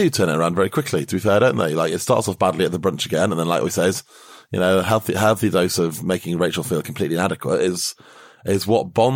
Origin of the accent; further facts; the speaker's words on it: United Kingdom; As a Brit watching this, even now, it's quite hard to get your head around how that would stop him paying.